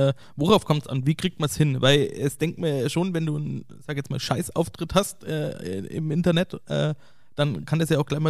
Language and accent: German; Ingolstadt, Bavaria, Germany; Natürlich ist das bei uns in Ingolstadt, gibt es auch das ein oder andere schöne Eck